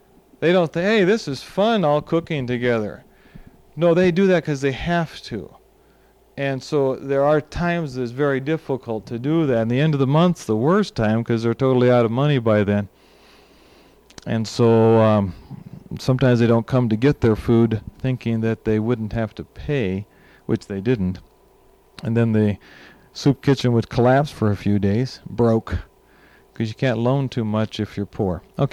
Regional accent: United States; because I come from the United States

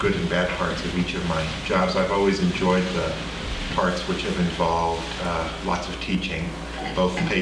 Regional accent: Portland, United States; I'm from Portland

